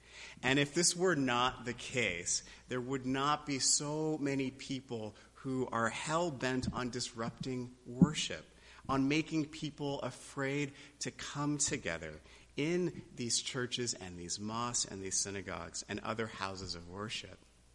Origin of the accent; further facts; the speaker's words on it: New York, United States; now in New England, United States; why I came to New England from New York in the first place.